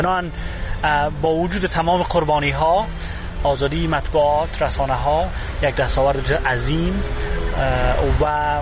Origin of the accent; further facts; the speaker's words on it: Kabul, Afghanistan; ما از کابل آمدیم تا در این برنامه با دوستای دیگه از 10 کشور منطقه قفقاز و آسیای میانه با هم صحبت کنیم